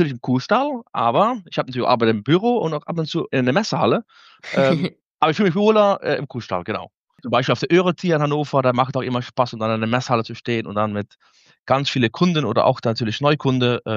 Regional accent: Limburg, Netherlands; German is a second language; now in Germany; Ich komme aus den Niederlanden, aus dem Süden. Bin geboren ganz nah am Dreiländereck, Belgien, Deutschland und natürlich Niederlande.

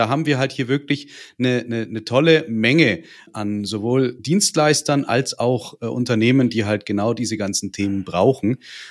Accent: Wuppertal, North Rhine-Westphalia, Germany; born there; also born or lived in Landkreis Neumarkt; Ich bin ja selber auch nur hier zugezogen, aus dem Landkreis Neumarkt vorher gekommen, selber aber gebürtiger Wuppertaler.

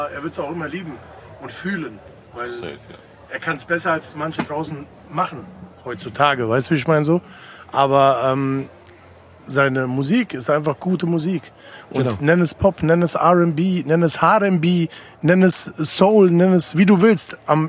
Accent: Frankfurt, Hesse, Germany; denn ich bin Frankfurter und farblos

